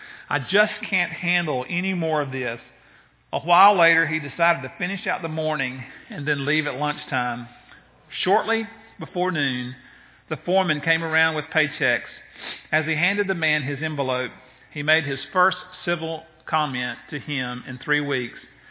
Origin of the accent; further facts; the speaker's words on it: Moultrie, Georgia, United States; I think about that young man in my hometown this past week, 48 years old, with 5 children, took his life because he felt hopeless.